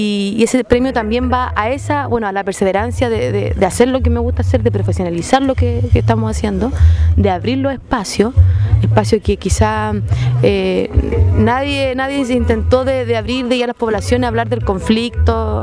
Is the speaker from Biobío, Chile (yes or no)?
no; Toltén, Araucanía, Chile; soy hija del Tolten.